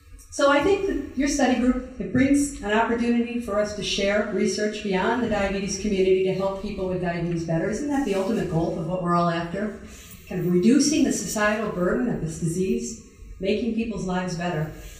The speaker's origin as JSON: {"language": "English", "town": "Milwaukee", "region": "Wisconsin", "country": "United States", "tie": "born there", "also_born_or_lived": "Indiana / Sweden", "said": "But I was born in Milwaukee, Wisconsin. I was educated in the Midwest. Moving to Indiana was like moving to another world. Moved to Sweden to do a PhD, back to the US to do a postdoc, back in Sweden."}